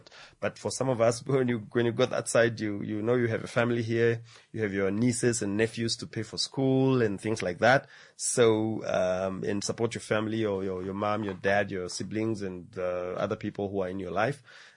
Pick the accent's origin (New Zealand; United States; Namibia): Namibia; moved away as an adult; now in England; the reason was that I needed to come back to Namibia and apply from my home country. I couldn't apply from England because I'm not from England. I'm only living and working in England.